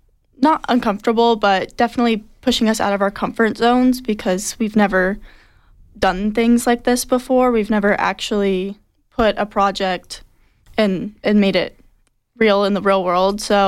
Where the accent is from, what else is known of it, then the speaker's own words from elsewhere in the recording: California, United States; So I knew I didn't want to stray too far from home since I'm from California.